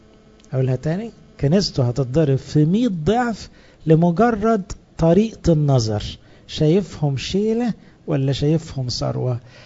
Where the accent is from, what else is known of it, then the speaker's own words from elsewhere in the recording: Egypt; انا كمصري متبرمج على الحكومات التعبانة اللي عدت عليا